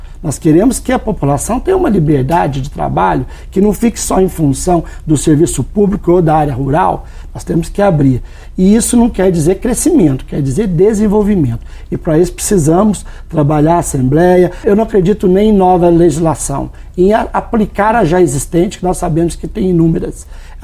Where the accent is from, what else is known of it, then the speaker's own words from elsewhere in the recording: Pouso Alegre, Minas Gerais, Brazil; Pouso Alegre é minha cidade natal, cidade que eu vivo, estou vice-prefeito, fui vereador